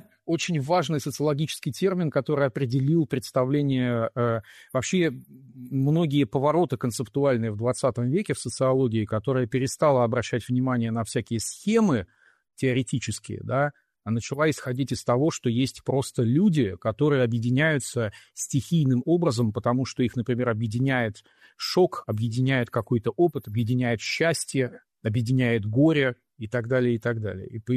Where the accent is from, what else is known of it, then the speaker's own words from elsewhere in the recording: Ural, Russia; Вот, и поэтому вот я уралец